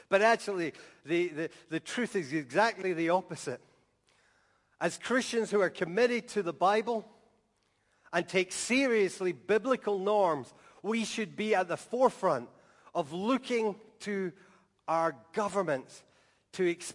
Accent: Scotland, United Kingdom; And as to a Scottish nation and as a church, we say to this nation, choose this day whom you shall serve.

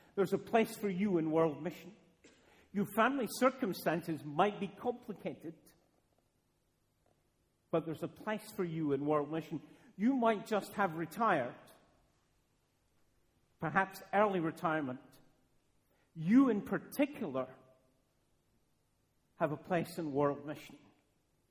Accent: Dunfermline, Scotland, United Kingdom; I grew up not very far from here. I grew up in Dunfermline.

